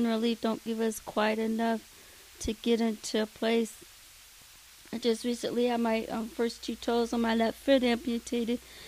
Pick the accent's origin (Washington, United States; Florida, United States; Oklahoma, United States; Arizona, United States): Washington, United States; Walla Walla; now in Fresno, United States; Walla Walla, Washington. I was born and partially raised there.